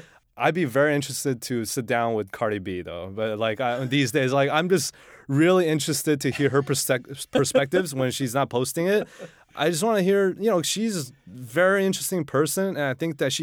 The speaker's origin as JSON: {"language": "English", "town": "Xi'an", "region": "Shaanxi", "country": "China", "tie": "born or raised there", "said": "So we're going to have obviously food from my hometown. You know, all the things, from simple foods like skewers, barbecue skewers with lamb and cumin, to the steamed buns that I, you know, the juicy steamed buns from Xi'an that's lamb filled"}